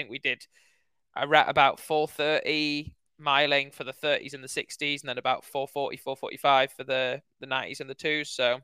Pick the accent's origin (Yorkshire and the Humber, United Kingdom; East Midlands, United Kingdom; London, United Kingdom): Yorkshire and the Humber, United Kingdom; Leeds; No, it's not my home. I'm from Leeds, mate. This is miles from my home.